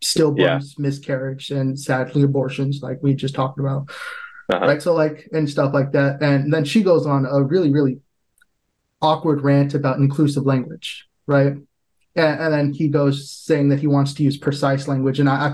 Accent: United States; Because as an American, we're all very entitled to our opinions

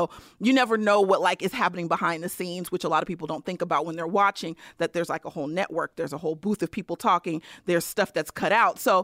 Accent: California, United States; I'm from the Bay Area, so I wasn't worried at all.

